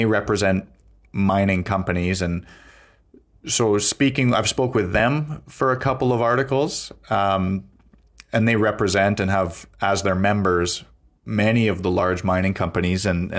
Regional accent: Canada; I'm from Canada. This happens in Canada.

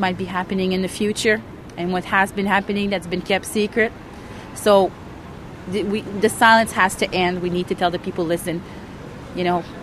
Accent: Canada; Me as a Canadian, I should have at least have the right to know why my husband is being arrested.

